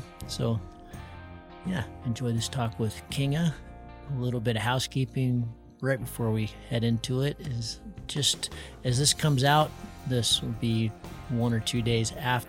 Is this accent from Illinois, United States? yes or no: no; Sun Valley, Idaho, United States; In my hometown, Sun Valley.